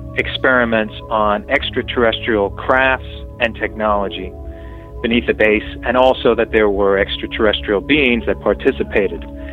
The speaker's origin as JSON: {"language": "English", "town": "Long Island", "region": "New York", "country": "United States", "said": "He suggested to me, because I was from Long Island, that I should make a movie about the Montauk Project."}